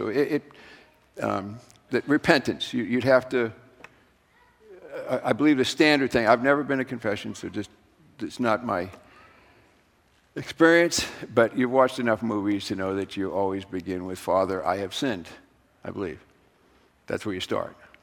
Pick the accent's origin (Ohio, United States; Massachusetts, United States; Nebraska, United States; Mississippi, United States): Massachusetts, United States; Melrose; As I probably told you too many times, I grew up in Massachusetts. That still hasn't changed. And that one of the curious things about growing up in Massachusetts is all my friends were Roman Catholic.